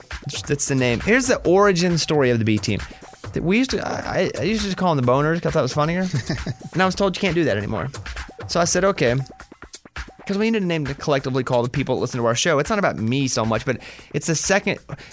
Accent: Mountain Pine, Arkansas, United States; In my hometown of Mountain Pine, Arkansas, population 700. We don't have a lot, but I'm proud of my town.

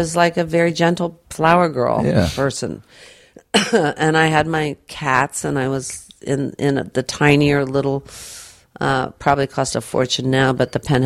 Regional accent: New York, United States; I'm a New Yorker, right? So I like to walk everywhere

